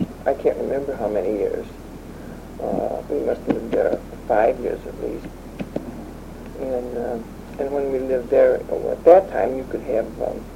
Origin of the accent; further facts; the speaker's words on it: Northville, Michigan, United States; also born or lived in Fenville; No, I was born in Fenville, Michigan. Mm-hmm. And we came here in 1911. I was 3 years old at the time